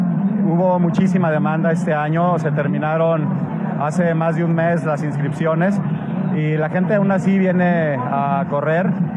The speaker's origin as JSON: {"language": "Spanish", "town": "Cuescomatitlán", "region": "Jalisco", "country": "Mexico", "said": "En mi pueblo, además, aquí en Cuescomatitlán, me siento súper orgulloso de tener este pueblo tan, tan bonito."}